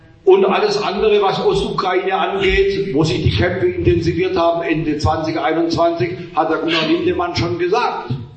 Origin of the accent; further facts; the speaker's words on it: Germany; ich bin Deutscher und ich will nicht zulassen, dass unser schönes Deutschland vor die Hunde geht